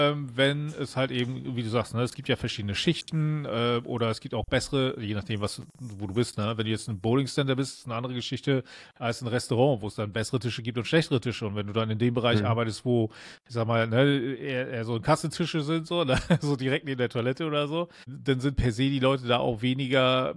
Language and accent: German; Germany; Ich bin Deutscher, ich muss Regeln haben.